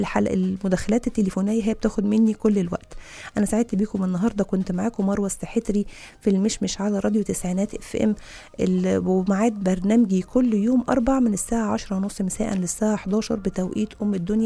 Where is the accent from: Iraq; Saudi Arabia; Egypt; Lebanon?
Egypt; احنا بدورنا احنا كمصريين